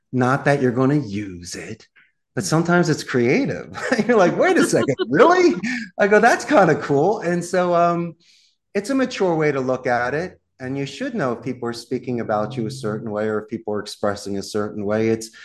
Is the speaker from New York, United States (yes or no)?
no; Philadelphia, Pennsylvania, United States; You're from Georgia, I'm from Philly. We can handle it.